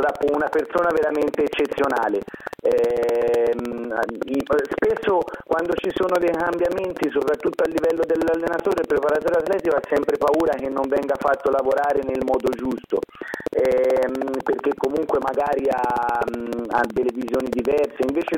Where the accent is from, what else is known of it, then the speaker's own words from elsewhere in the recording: Siena, Tuscany, Italy; Io sono di Siena e sono tifoso del Siena prima di tutto, ovviamente, perché è la mia città e mi sento senese assolutamente